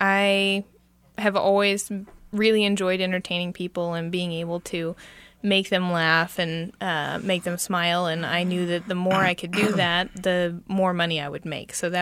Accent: Kansas, United States; you're not from here, are you? I said, no, I'm not. He said, where are you from? I said, Kansas. He said, oh, you look corn-fed.

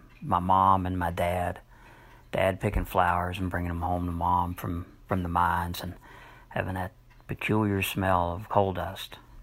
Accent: Whitesville, West Virginia, United States; now in Atlanta, United States; I grew up in Whitesville, West Virginia, in Boone County, and now I live just outside of Atlanta, Georgia.

